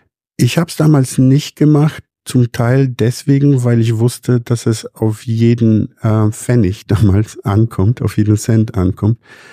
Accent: Poland; now in Germany; Wir haben alles, was wir hatten in Polen, wo ich herkomme, lassen müssen.

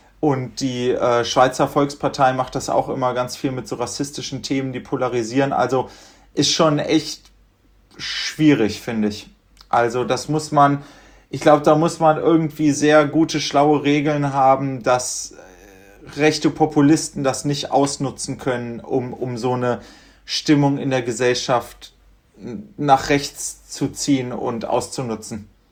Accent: Göttingen, Lower Saxony, Germany; now in Berlin, Germany; Aber in Göttingen, wir kommen ja aus Göttingen, weil eine hochpolitische Stadt, da waren ständig Demos.

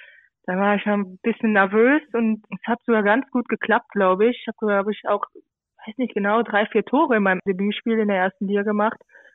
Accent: Belgium; moved away; also born or lived in Germany; wir sind in Belgien groß geworden, haben dann aber das Abitur in Deutschland gemacht und haben jahrelang in Deutschland gelebt und durch sportlichen Hintergrund natürlich dann irgendwann die deutsche Staatsbürgerschaft annehmen können.

